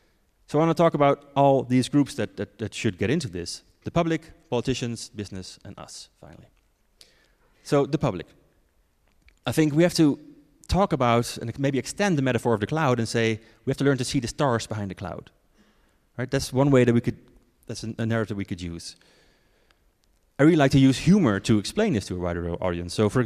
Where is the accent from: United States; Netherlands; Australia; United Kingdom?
Netherlands; I'm from the Netherlands.